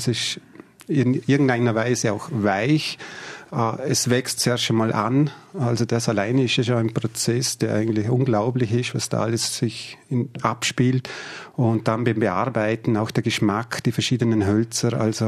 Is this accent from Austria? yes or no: yes; Hohenems, Vorarlberg, Austria; Ich komme eigentlich von der Hohenems-Rüttiacher. Das ist ein Bergdorf. Und ja, da ist noch ein bisschen extravaganter zugegangen.